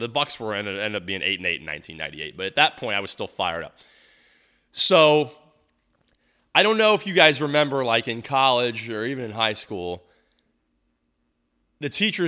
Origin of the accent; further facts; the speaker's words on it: Tampa, Florida, United States; for a kid growing up in Tampa where it was never really felt big time here, finally felt big time, and that was cool.